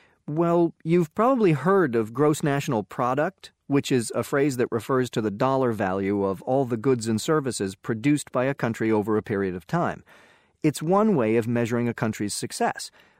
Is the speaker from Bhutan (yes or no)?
yes; Bhutan; but you may not know that I'm from Bhutan. Bhutan is a small country, high in the Himalaya Mountains, between India and China.